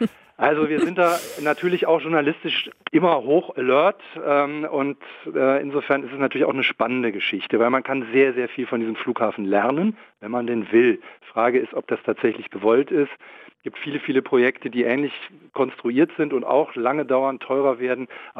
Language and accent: German; Berlin, Germany; Also als Berliner leidet man natürlich unter diesem Ding